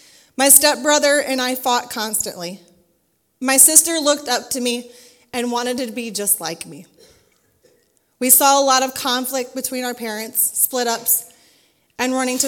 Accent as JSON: {"language": "English", "town": "Waterloo", "region": "Iowa", "country": "United States", "tie": "born or raised there", "said": "I was born in Waterloo, Iowa in 1986. I am the oldest of two sisters, one stepbrother, and one stepsister. I grew up in a very dysfunctional family."}